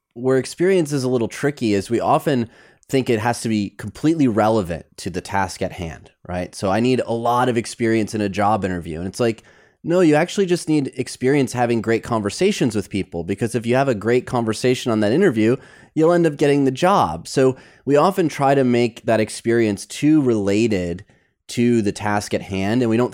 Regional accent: Michigan, United States; But if growing up in Michigan, we played bumper bowling

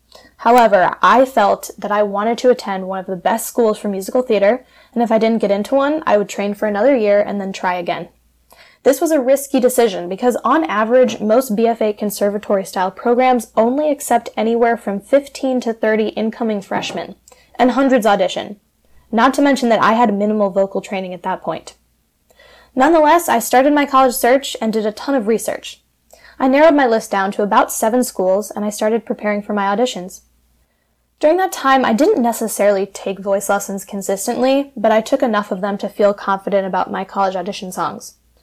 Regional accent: Chicago, Illinois, United States; born there; also born or lived in Connecticut; I was born in Chicago, and shortly after, I moved to Connecticut, where I spent the first 5 years of my life.

